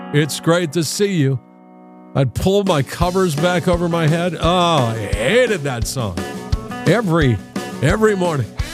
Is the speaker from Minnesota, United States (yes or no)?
yes; St. Paul, Minnesota, United States; When I was a kid, I grew up in St. Paul, Minnesota, when I was young.